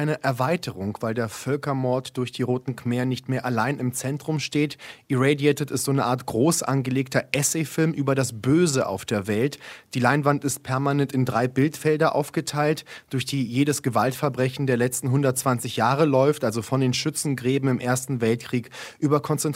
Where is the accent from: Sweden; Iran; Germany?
Iran; Für mich als Iraner bedeutet es alles, wenn ich die Macht hätte, eigene Entscheidungen zu treffen.